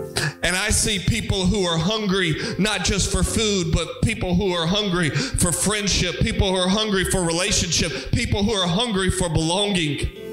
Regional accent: Louisiana, United States; I am from South Louisiana and I speak poquito Espanol.

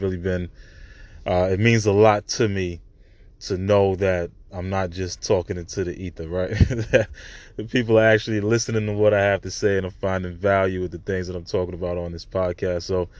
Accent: Brooklyn, New York, United States; You know, I grew up in Brooklyn, New York, at a time. I was born in the 80s, and the time that I was 15 years old, I started my business.

